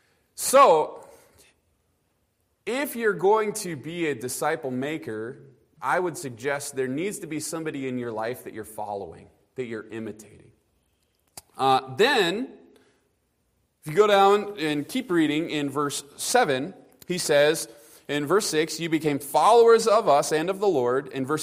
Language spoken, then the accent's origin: English; Midwest, United States; and I'm a Midwesterner, so that helped me.